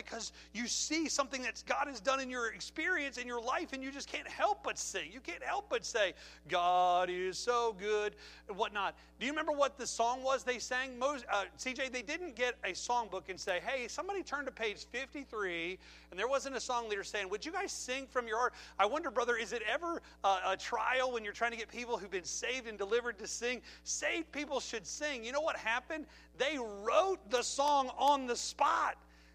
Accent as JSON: {"language": "English", "region": "Pennsylvania", "country": "United States", "tie": "born or raised there", "said": "When I was a kid, they used to sing in my church that I grew up in Pennsylvania"}